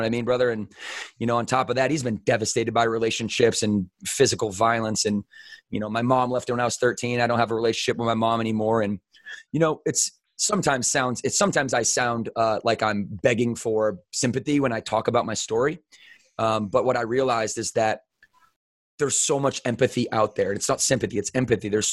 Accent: Battle Creek, Michigan, United States; moved away; And I left Battle Creek and I never looked back. I love my hometown.

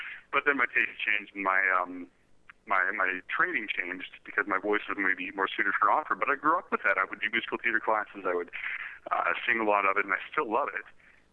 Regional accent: Calgary, Alberta, Canada; there was an old joke when we were growing up with my teacher in Calgary.

